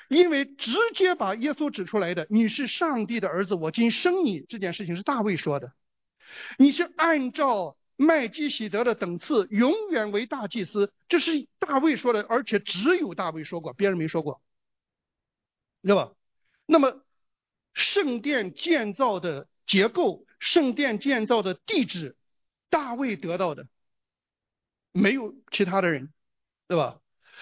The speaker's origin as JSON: {"language": "Chinese", "country": "China", "said": "用咱们大陆人比较容易懂的一句话"}